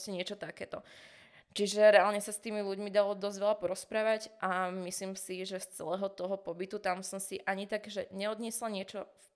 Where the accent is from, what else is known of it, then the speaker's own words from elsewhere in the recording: Banská Bystrica, Banská Bystrica Region, Slovakia; now in Bratislava, Slovakia; čo som vlastne z Bystrice, že okej, potrebujem vypadnúť z tohto mesta